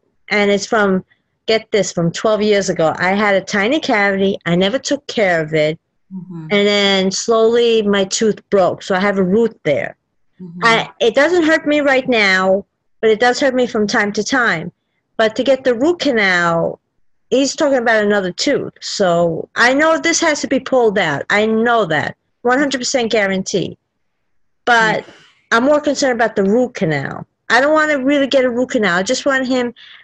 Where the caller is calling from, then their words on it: New York City, New York, United States; from Queens, New York.